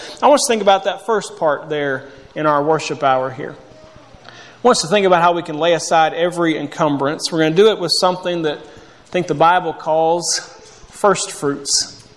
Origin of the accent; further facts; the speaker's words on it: Murfreesboro, Tennessee, United States; now in Memphis, United States; I grew up here in Murfreesboro, but I've been in Memphis, Tennessee the last 12 years.